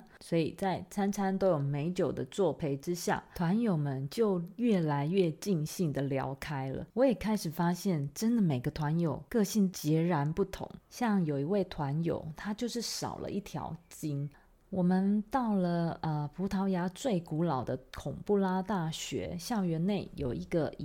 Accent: Taiwan; 不想要让他们知道我们是从台湾来的

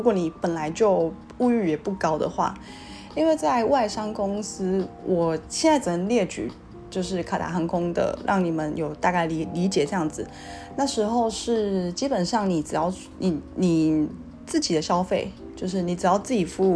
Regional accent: Taiwan; 因为我是台湾人

